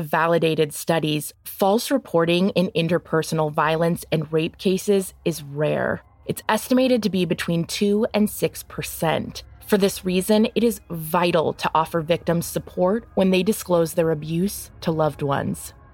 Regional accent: California, United States; For example, my home state of California is a two-party consent state

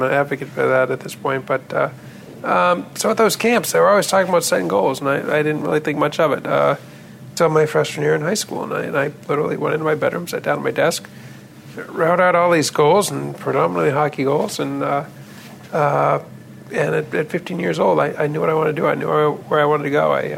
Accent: Maine, United States; I grew up in Maine.

